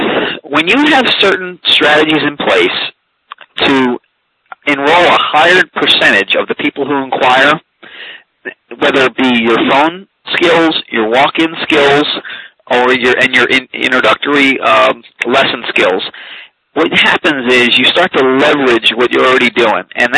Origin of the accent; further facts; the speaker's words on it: Philadelphia, Pennsylvania, United States; Growing up in Philadelphia, frequent trips to Atlantic City, so it's all about the odds down there.